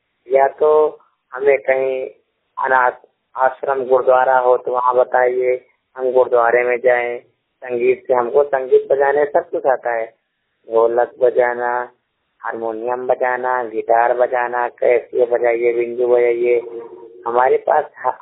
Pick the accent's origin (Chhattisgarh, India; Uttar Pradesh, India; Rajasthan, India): Uttar Pradesh, India; Gokhari; लालगंज ग्राम सभा गोखाड़ी गांव भारूपुर पोस्ट कैथौला रानीगंज का रहने वाला बोल रहा हूँ। गांव सभा गोखाड़ी का रहने वाला हूँ।